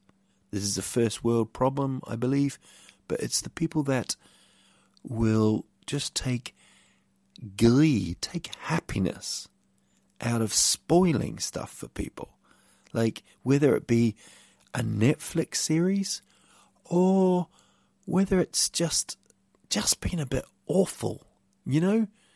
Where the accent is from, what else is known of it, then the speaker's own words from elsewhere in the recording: New Zealand; growing up in New Zealand, I remember watching bands, loving the bands